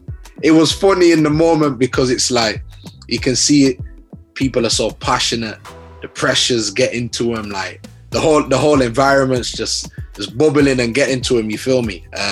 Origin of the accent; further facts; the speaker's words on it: Leeds, Yorkshire and the Humber, United Kingdom; growing up in Leeds, bro, like, I had a good childhood, man. Like, obviously, bare difficulties in the bits that I grew up in.